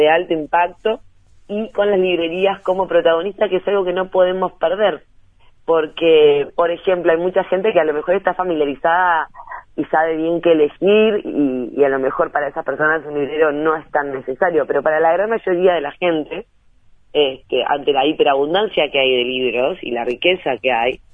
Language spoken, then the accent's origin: Spanish; Paysandú, Uruguay; yo soy particularmente de Paysandú, claro. Y desde chiquita había una librería que ya no existe